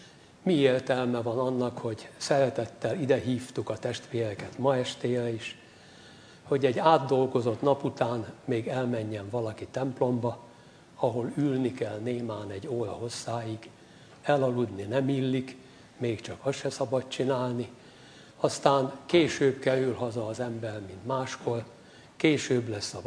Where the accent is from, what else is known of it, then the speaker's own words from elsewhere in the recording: Kecskemét, Bács-Kiskun, Hungary; born there; Kecskeméten születtem, édesapám gyümölcskertész volt